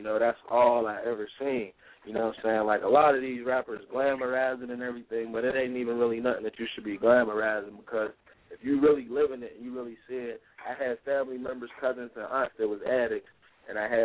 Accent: Pittsburgh, Pennsylvania, United States; I'm from Pittsburgh, Pennsylvania. I'm 24 years old.

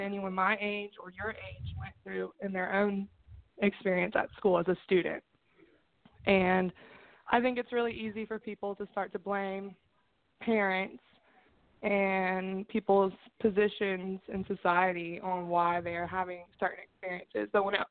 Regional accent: North Carolina, United States; Okay, well, I grew up in Durham County. So I was a student myself in Durham County Schools.

